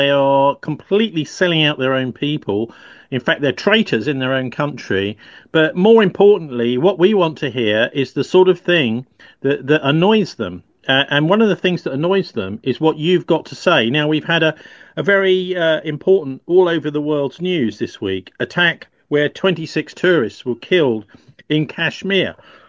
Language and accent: English; United Kingdom; Listen, I'm a Brit.